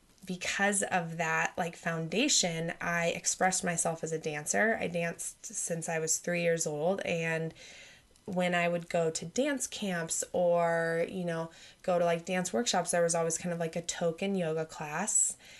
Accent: Lincoln, Nebraska, United States; So I grew up in Lincoln, Nebraska, and I had a very magical upbringing.

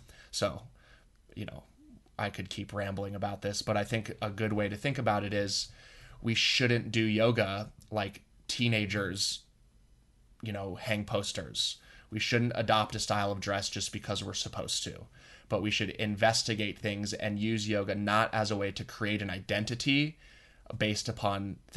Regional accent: Boulder, Colorado, United States; And for me, you know, I grew up in Boulder. And there was a time in that adolescent phase where I became very resistant to my upbringing.

